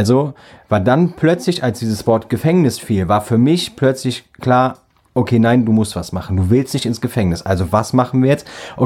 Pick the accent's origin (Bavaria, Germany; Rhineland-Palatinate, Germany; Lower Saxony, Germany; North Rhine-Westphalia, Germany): Rhineland-Palatinate, Germany; Büchel; Gut, wer jetzt Büchel kennt, weiß auch, wo ich herkomme.